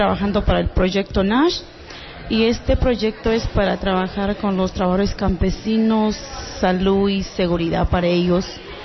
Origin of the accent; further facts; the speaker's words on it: Mexico; first language Lower Mixtec; Spanish is a second language; Yo, pues mi lengua natal es el mixteco bajo. A la edad de 7 años empecé a aprender el español